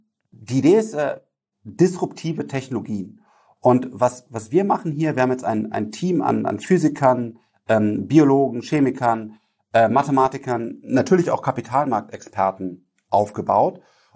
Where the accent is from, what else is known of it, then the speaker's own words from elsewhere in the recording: Rhineland, Germany; Ich bin Rheinländer, alles gut.